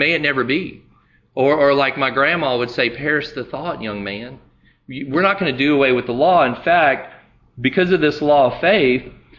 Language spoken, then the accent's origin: English; Pumpkin Center, Louisiana, United States; I grew up in Pumpkin Center. You know, my parents were raised in Metairie